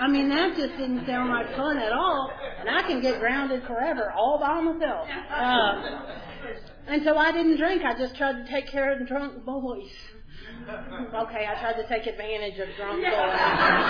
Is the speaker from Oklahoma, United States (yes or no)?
no; Texas, United States; because I grew up in Texas, the land of drill team, the land of drill team.